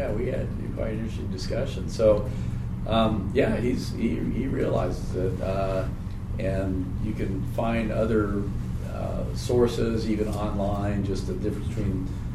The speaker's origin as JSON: {"language": "English", "region": "California", "country": "United States", "tie": "born or raised there", "said": "the Jewish culture that I was brought up with here in Southern California."}